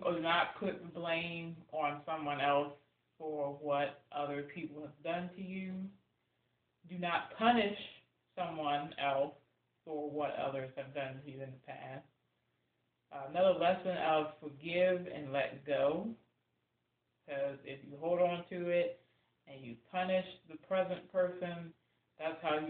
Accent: Longfield, Virginia, United States; I grew up in Longfield, Virginia for the first three or four years of my life.

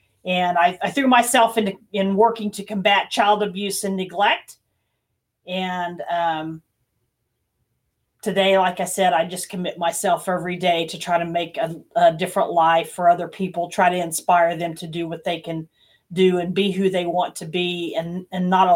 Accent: Tulsa, Oklahoma, United States; also born or lived in Norman / Moore; now in Wichita, United States; I was born in Norman, Oklahoma, and I spent my life until I was in early middle school, 6th grade in Norman, moved to Moore, and when I was in 7th grade, moved to Tulsa, where I spent many years growing up.

